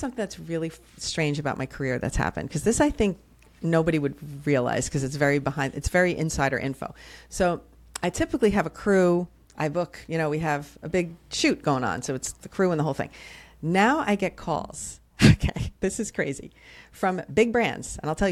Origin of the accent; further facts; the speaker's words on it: New Jersey, United States; accent: Jersey; I am from Jersey originally.